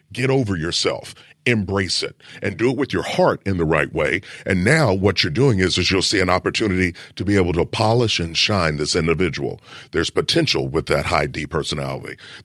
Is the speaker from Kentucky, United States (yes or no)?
yes; Kentucky, United States; I'm from Kentucky. This is a personal message to my heart.